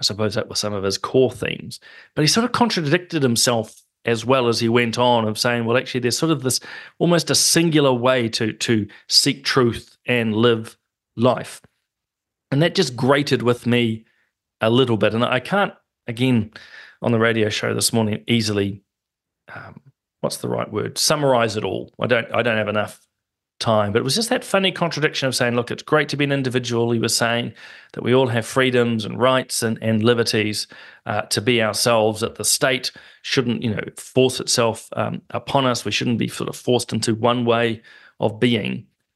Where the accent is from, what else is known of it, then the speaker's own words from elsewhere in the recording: New Zealand; there's nothing wrong about being a New Zealander and being proud about our country and proud about our heritage.